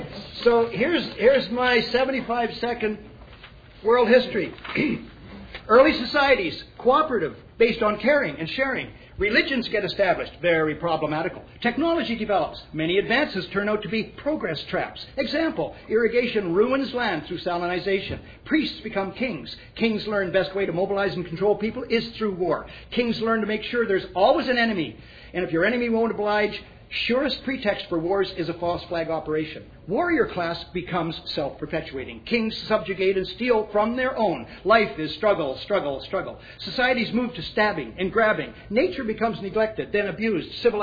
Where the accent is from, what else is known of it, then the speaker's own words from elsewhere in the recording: Canada; I speak as a Canadian